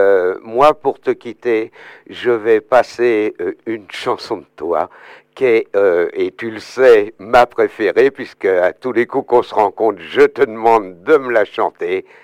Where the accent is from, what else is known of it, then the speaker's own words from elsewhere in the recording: Occitanie, France; chez nous, en Aveyron, ben, on retrouve quasiment les mêmes instruments